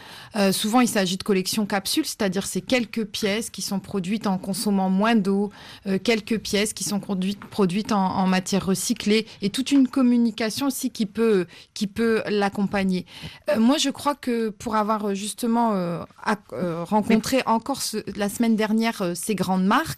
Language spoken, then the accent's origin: French; Roubaix, Hauts-de-France, France; Moi, je viens de Roubaix. À Roubaix, on était leader mondial de l'industrie de la laine.